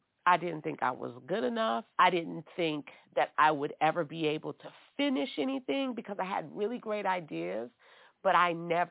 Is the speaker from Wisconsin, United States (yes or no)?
no; New Orleans, Louisiana, United States